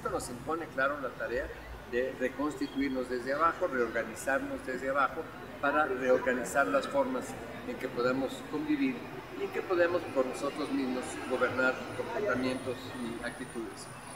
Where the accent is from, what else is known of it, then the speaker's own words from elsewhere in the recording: Oaxaca, Mexico; los que venimos de Oaxaca